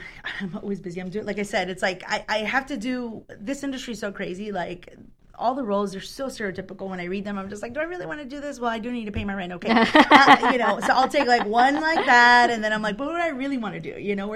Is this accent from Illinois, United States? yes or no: yes; Chicago, Illinois, United States; born there; first language Spanish; also born or lived in Mexico; I was born in Chicago, but at 3 months old I was taken to Mexico. So my first language actually was Spanish.